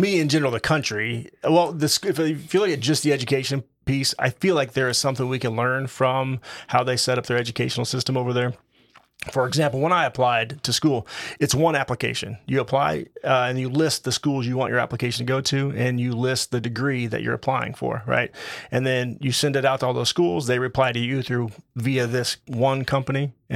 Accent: Jerseyville, Illinois, United States; Yep, born and raised in Jerseyville.

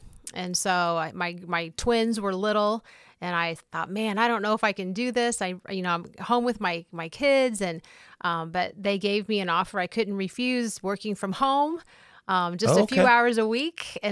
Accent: Bethalto, Illinois, United States; I was born and raised in Bethalto. And so I went to school there, graduated from CM, and then went off to SIU Edwardsville.

